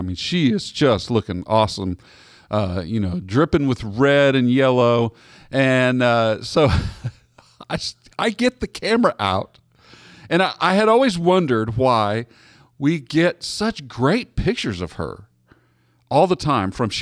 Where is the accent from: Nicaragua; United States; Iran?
United States; Kansas City, Missouri; No, we love the Kansas City Chiefs. Boo. I grew up in Kansas City.